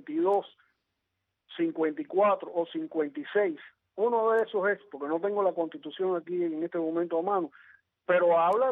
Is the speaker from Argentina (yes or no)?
no; Cuba; born there; yo nací en Cuba, pero no tengo ningún derecho, soy un paria prácticamente en esta sociedad.